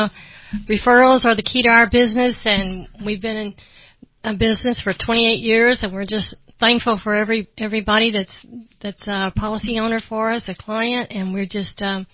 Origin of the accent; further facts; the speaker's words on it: Houston, Texas, United States; also born or lived in Canton; Well, I'm from Houston, Texas. I was born in Canton, which is about 70 miles east of Dallas.